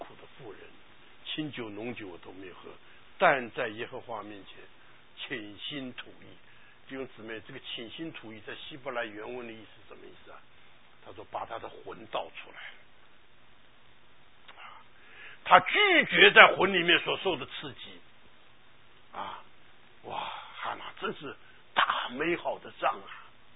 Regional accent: China; 我们中国人常常讲一句话的

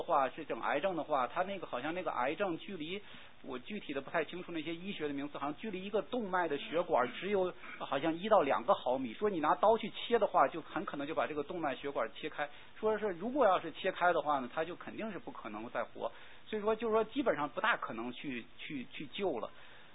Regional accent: China; 因为就是说按我们中国人的话说，就是说是忘恩负义，狼心狗肺。

